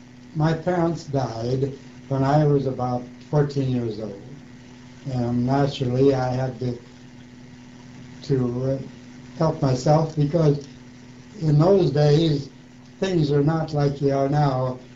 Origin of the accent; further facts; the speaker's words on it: Alliance, Ohio, United States; also born or lived in Deerfield Township; No, I was born in Deerfield Township, but when I was a year old, we moved to Alliance.